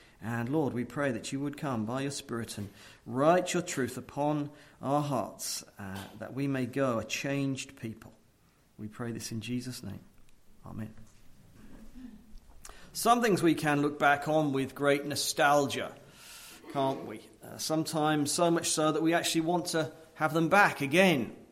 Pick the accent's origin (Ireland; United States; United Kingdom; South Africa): United Kingdom; England; moved away as an adult; Going to seminary in Grand Rapids in 2004, I came over from England